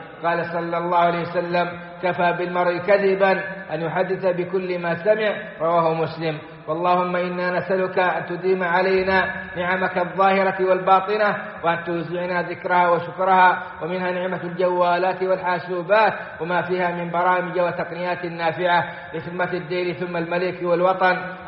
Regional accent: Saudi Arabia; وغص منهم بلادنا السعودية

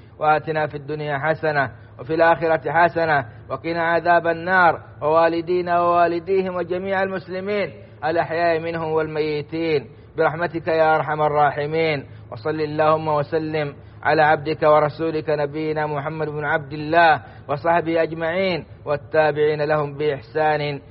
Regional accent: Saudi Arabia; بلادنا السعودية

